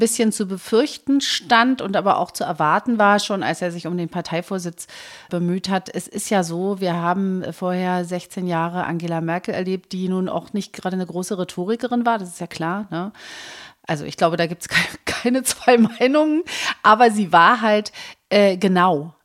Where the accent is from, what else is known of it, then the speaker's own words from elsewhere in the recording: East Germany, Germany; was man als Ostdeutsche seit 35 Jahren erlebt